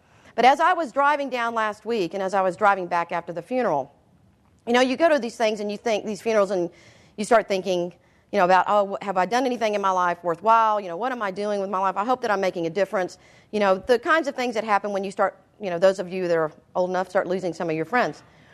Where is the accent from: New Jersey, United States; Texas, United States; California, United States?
Texas, United States; Galveston; Last Thursday, I drove to my hometown of Galveston for a friend's funeral.